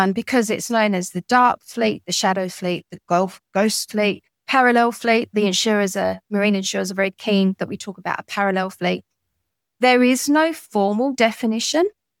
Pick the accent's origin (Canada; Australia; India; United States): Australia; moved away as an adult; now in London, United Kingdom; You probably tell I'm Australian and I came out here 20 years ago to work with just all the opportunities that were here in London.